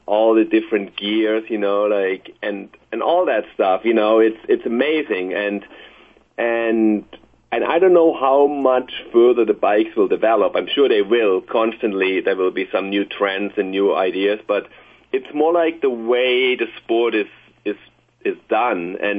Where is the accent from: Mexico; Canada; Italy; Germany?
Germany; English is a second language; now in Laguna Beach, United States; I live in Laguna Beach, California. I was born and raised in Germany, even though I'm Swiss and American nationality.